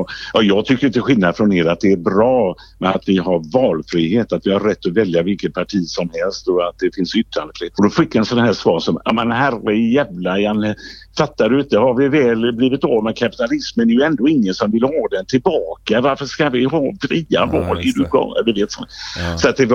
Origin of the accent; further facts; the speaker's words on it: Gothenburg, Västra Götaland County, Sweden; jag var ju uppvuxen på Hisingen, det var ju bara varvsarbetare, hamnarbetare, bilarbetare och morsorna var hemma.